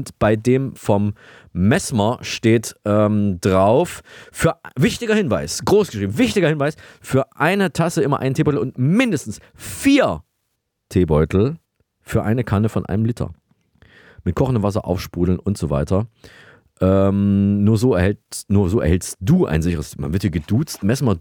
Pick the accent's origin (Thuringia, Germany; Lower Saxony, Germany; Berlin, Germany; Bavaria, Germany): Thuringia, Germany; Saalfeld; born there; Königssee ist eine kleine Stadt in Thüringen, in der Nähe meiner Geburtsstadt Saalfeld.